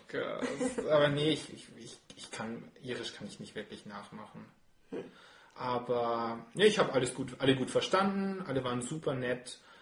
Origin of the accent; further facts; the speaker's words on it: Munich, Bavaria, Germany; also lustigerweise als Münchner, bin ich trotzdem dort in Irland erst zum Bierliebhaber geworden